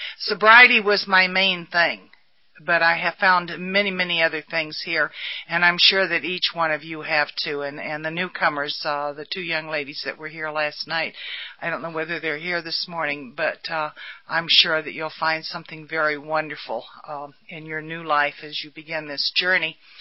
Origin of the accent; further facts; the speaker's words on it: Florida, United States; I come from Florida, is where I come from.